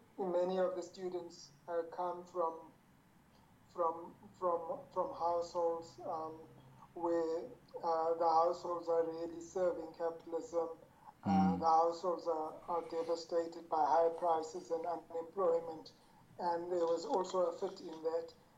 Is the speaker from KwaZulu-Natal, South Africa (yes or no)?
yes; Rietvlei, KwaZulu-Natal, South Africa; born there; So I was born in an area called Rietvlei, which is part of the Amzumkulu district. And I think before the age of three, we traveled to Pietermaritzburg